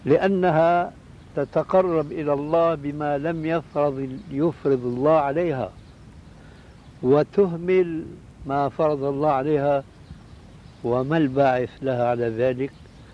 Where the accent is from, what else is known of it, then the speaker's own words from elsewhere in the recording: Syria; كما يقولوا عندنا في الشام